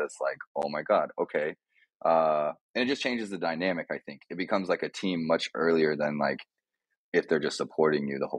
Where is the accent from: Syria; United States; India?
United States; You know, even me as an American, like in Russia, there was like hardly any, you can't find toys.